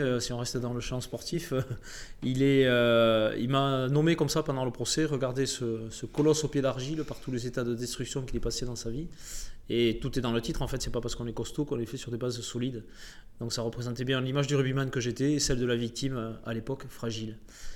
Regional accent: South-West, France; Alors ça s'entend peut-être. Je viens du Sud-Ouest.

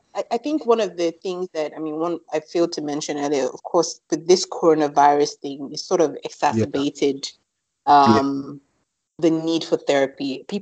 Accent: Nigeria; you have to understand the pressure of growing up in Nigeria

